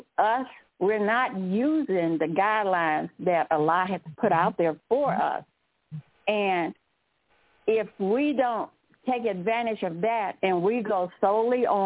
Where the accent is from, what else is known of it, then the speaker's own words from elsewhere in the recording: Kansas City, United States; I'm from Kansas City.